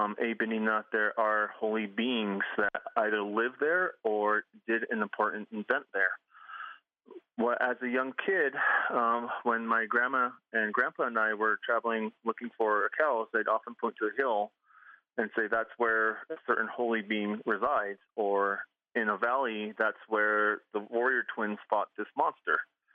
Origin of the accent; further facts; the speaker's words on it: Nazlini, Arizona, United States; part of my experiences growing up in Nazlini